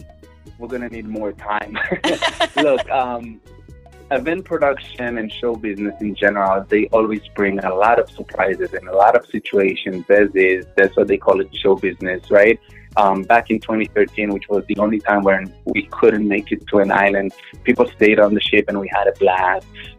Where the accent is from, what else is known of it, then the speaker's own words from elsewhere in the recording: Israel; I was born and raised in Israel. Both of my parents are not from Israel. They met there and they stayed there. My mom is Argentinian. My dad is Turkish with a Spanish background, so he spoke Spanish as well